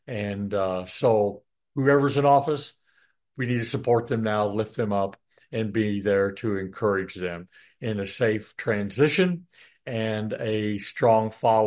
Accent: United States; That's one of the awesome things about being an American, is we get to vote and we get to help decide the future of our country.

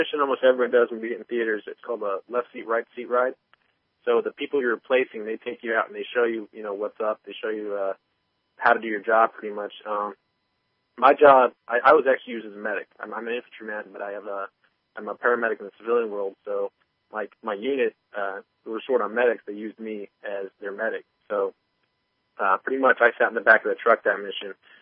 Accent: San Jose, California, United States; Well, I'm from San Jose, California. I'm from a pretty metropolitan area. You know, it's a pretty, pretty dense city. We got a million people here.

